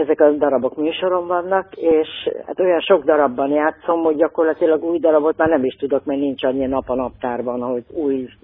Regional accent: Pécs, Baranya, Hungary; amikor én Budapestre kerültem, akkor sokan megkérdezték, hogy hol volt ez a színésznő, ez Erdélyből jött, holott csak Pécsről jöttem idáig.

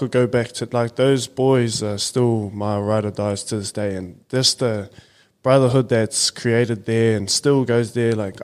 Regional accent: Wellington, New Zealand; Miramar, Strathmore. Grew up there. Went to a school, St. Pat's College, St. Pat's Town.

